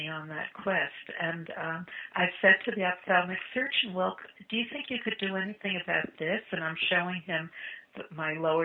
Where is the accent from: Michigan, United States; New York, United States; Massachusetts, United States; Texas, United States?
New York, United States; You know, I went to a summer camp where I was from Long Island, but most of the people were from the city.